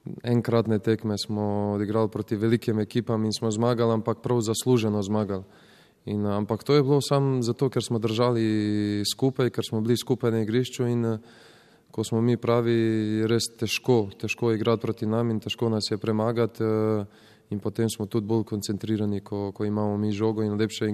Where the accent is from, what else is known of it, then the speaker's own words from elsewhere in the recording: Southeast Slovenia, Slovenia; jaz pač prihajam iz Bele krajine, prihajam iz res nemogočih, kako se reče, ne vem kako naj bi to zdaj rekel, nemogočih razmer